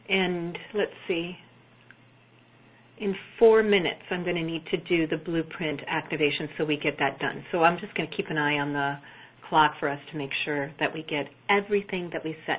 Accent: Lubbock, Texas, United States; is from my hometown of Lubbock.

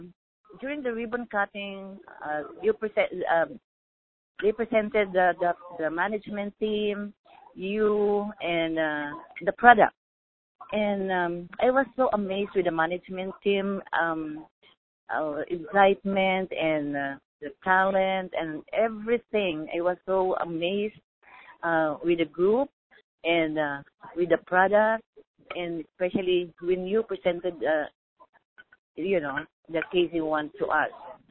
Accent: California, United States; from California.

